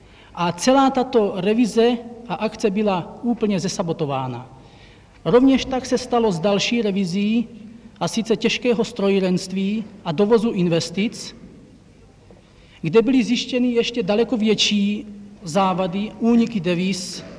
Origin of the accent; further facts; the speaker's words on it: Ostroměř, Hradec Králové Region, Czechia; born there; now in Prague, Czech Republic; Ostroměří.